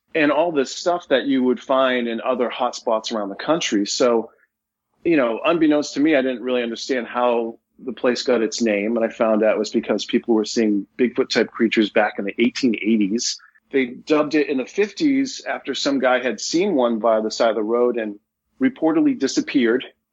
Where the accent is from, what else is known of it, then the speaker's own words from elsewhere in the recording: Leominster, Massachusetts, United States; using apples from Leominster, my hometown where Monsterland resides, which is the birthplace of Johnny Appleseed.